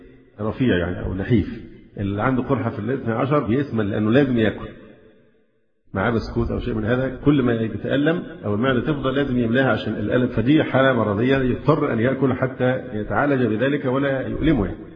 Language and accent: Arabic; Alexandria, Alexandria Governorate, Egypt; ظهرت الآن مثلا عندنا في الإسكندرية